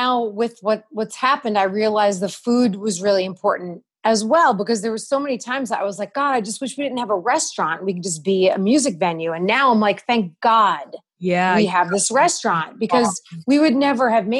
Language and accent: English; New Jersey, United States; also born or lived in Manhattan; coming from New York, and I'm from, I grew up in New Jersey. I lived in Manhattan for like 20 years.